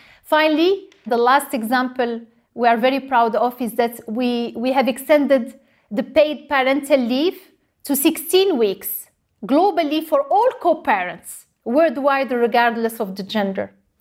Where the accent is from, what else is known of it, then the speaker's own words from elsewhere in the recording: Morocco; I grew up in Morocco and I was raised to not waste any precious resources.